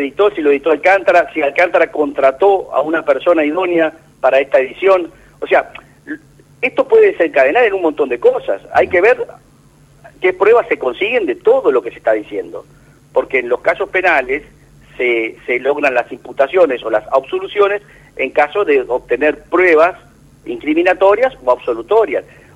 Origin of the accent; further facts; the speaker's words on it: Uruguay; la calidad del Estado de Derecho que tenemos nosotros no es tan buena como los uruguayos creemos